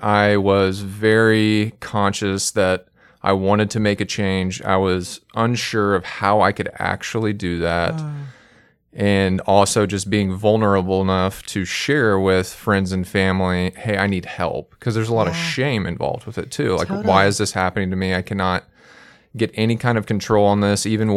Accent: Houston, Texas, United States; I'm from Houston. My wife and I live here, and we've got 2 little boys.

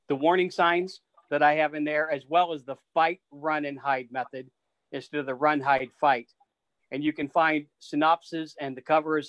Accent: Missouri, United States; born or raised there

